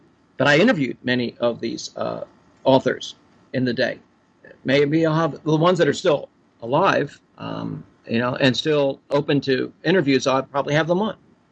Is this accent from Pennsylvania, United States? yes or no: yes; Philadelphia, Pennsylvania, United States; also born or lived in Florida / Texas / California / Idaho; But I am broadcasting from Philadelphia, Pennsylvania. I hail from Philadelphia. I've lived in many places, Florida, Texas, California, even Idaho. But I'm glad to be back in this area